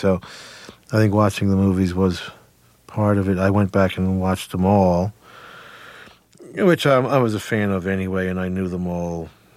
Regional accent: New Jersey, United States; I grew up in New Jersey in bars

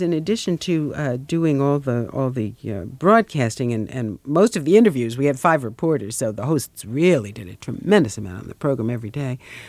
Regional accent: New York, United States; I'm a New Yorker and I'm Jewish.

